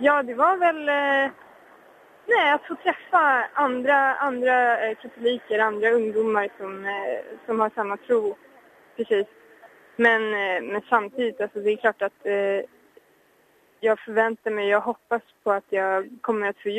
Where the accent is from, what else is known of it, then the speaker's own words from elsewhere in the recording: Stockholm, Stockholm County, Sweden; Jag är 21 år och jag kommer från Stockholm. Men dock, min mamma är från Polen.